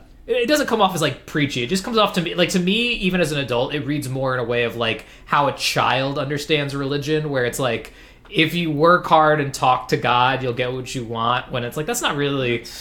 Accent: Illinois, United States; I'm not from Oklahoma, that was a joke. I'm from Illinois, I'm from the suburbs of Illinois, and my house is in a very wooded area.

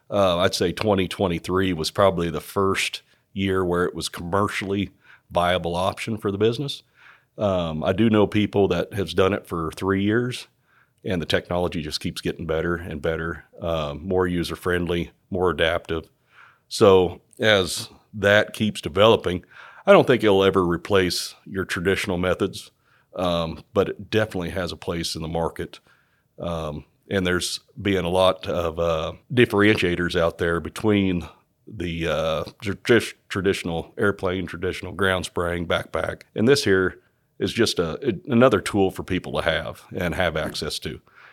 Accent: Kansas, United States; So on the business side, probably like most young boys growing up in Reno County, kind of the first business that we all had was mowing yards.

